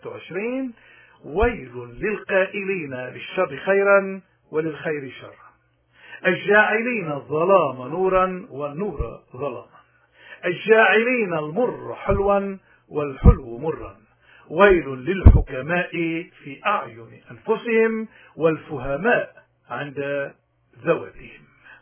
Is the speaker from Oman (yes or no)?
no; Lebanon; ونحن كلبنانيين أحرار لا تعودنا نكون خرس ولا بكم ولا عمي